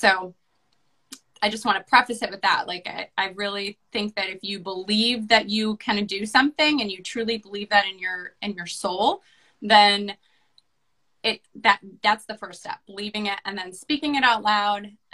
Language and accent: English; Michigan, United States; just so happened that I knew the sport because I grew up in Michigan